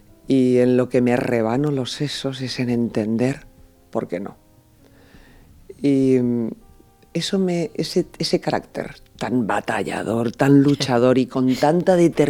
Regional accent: Peñíscola, Valencian Community, Spain; Vivíamos en un pueblo, yo soy de Peñíscola, mi pueblo era pequeñito

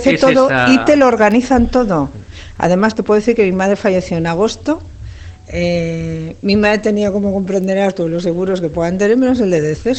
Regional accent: Picanya, Valencian Community, Spain; Yo soy de Picaña y me acuerdo aún estar en casa de mis abuelos

